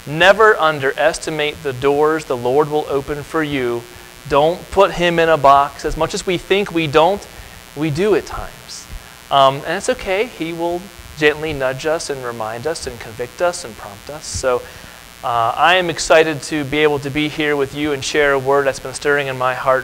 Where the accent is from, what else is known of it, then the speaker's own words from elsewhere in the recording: Dillsburg, Pennsylvania, United States; And my wife and I, we are from York, Pennsylvania. I'm from a little town of Dillsburg.